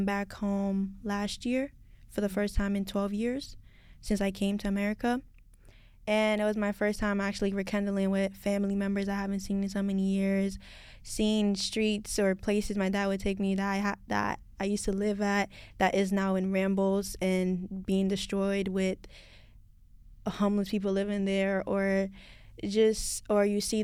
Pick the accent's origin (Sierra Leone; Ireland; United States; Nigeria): Sierra Leone; born there; moved away; I was born in Sierra Leone, West Africa.